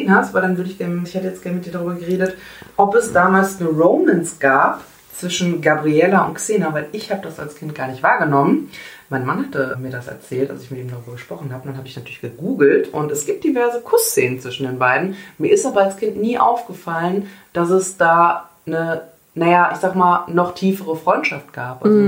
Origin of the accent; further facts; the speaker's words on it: Vennikel, North Rhine-Westphalia, Germany; Ich bin ja auf dem Land aufgewachsen. Land ist wahrscheinlich noch ein bisschen zu doll gesagt, ich weiß nicht. Fennikel, das liegt zwischen Krefeld, Duisburg und Moers, ist ein recht kleines Dörfchen